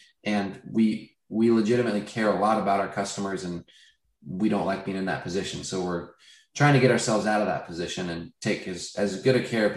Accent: Seattle, Washington, United States; now in Chicago, United States; I'm from Seattle. I'm in Chicago now. They have them both places

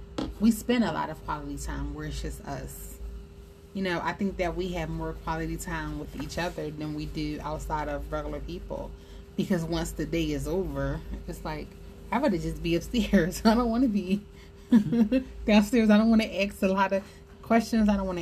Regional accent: Philadelphia, Pennsylvania, United States; So I keep trying to explain to Papa that being from Philly, we don't say Philly cheesesteak.

